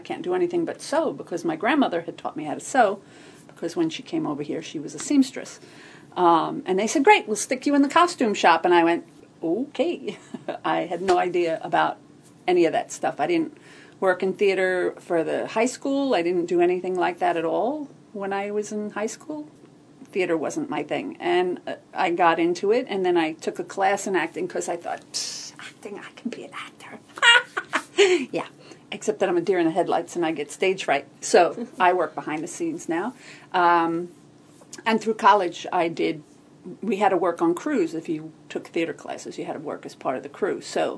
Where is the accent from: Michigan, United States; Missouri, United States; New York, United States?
New York, United States; Massapequa Park; I grew up in Massapequa Park on Long Island, New York, all my life. My parents bought one of the first houses in that particular area when they got married.